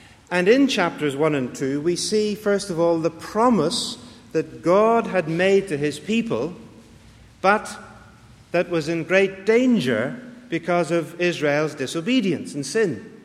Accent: Ireland; Which sounded very convincing to me, actually, being Irish.

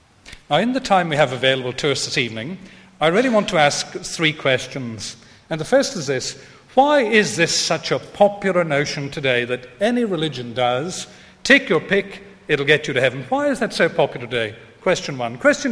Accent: United Kingdom; we mustn't think we're unique in this way as British people.

